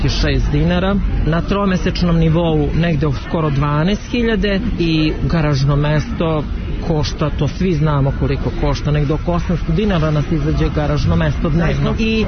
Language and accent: Serbian; Vojvodina, Serbia; Ja sam iz Srema.